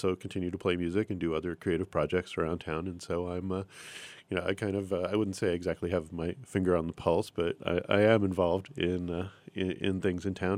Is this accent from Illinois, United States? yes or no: yes; Springfield, Illinois, United States; I was raised in Springfield, but I was gone for quite a while. I came back about 5 years ago to finish my degree at here at UIS.